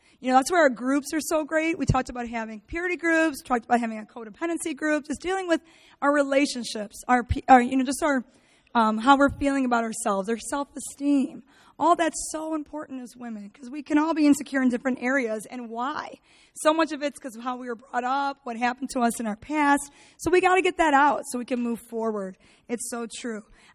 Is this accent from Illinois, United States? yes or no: yes; Chicago, Illinois, United States; now in Michigan, United States; You know, my whole life, I've lived in the city of Chicago. I'm a Chicagoan. Then I moved to Michigan. It's like just two states away, still in the Midwest, so people are kind of the same.